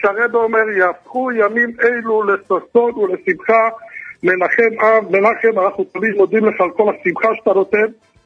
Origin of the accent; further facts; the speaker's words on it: Kfar Chabad, Central District, Israel; born there; אני גר בכפר, אני נולדתי בכפר, וכן, אני חי את כל ההוואי בכפר, יש לי קצת פעילות בלוד גם אחרי צהריים, אבל בעיקרון אני גר בכפר חב"ד.